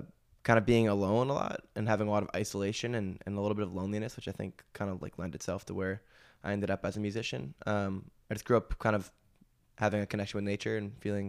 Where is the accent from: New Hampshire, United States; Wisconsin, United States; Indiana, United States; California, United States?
New Hampshire, United States; Hanover; also born or lived in Stratford; So I was born in Stratford, and it's a town of about 1,000 people, very small, but it's about an hour away from any like really major civilization. So we moved to Hanover, which is like 45 minutes from Stratford, and went to Hanover High School